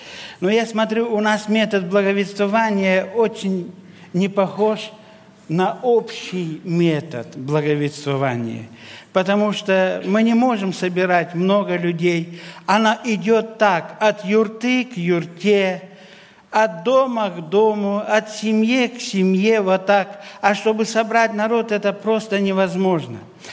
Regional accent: Kyrgyzstan; я из Киргизии

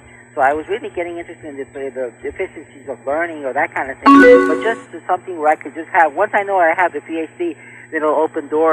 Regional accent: Mayagüez, Puerto Rico; first language Spanish; English is a second language; moved away as an adult; now in Las Cruces, United States; I'm originally from Mayagüez, Puerto Rico, and English is my second language. And so I came to Las Cruces, New Mexico to do a doctor's degree in the area of education.

